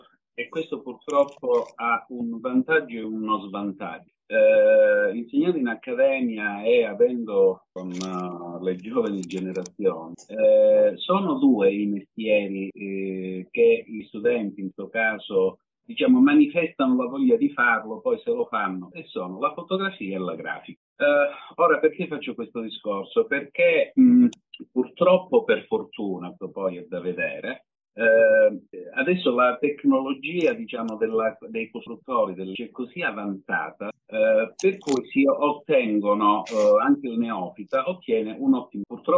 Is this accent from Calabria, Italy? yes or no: yes; Catanzaro, Calabria, Italy; io parlo per me perché sono di Catanzaro, che è una piccola realtà